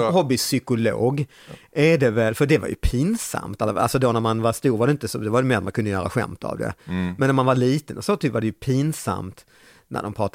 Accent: Lund, Skåne, Sweden; Jag föddes och uppväxt i Lund.

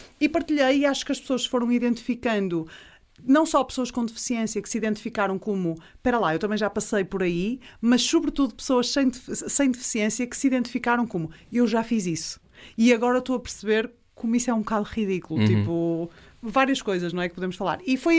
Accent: Porto, Portugal; eu sou do Porto, não é?

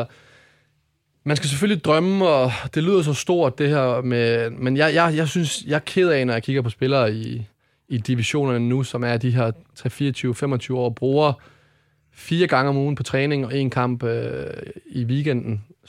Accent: Odense, Region of Southern Denmark, Denmark; Jeg kom jo fra Odense. Kommer fra Odense.

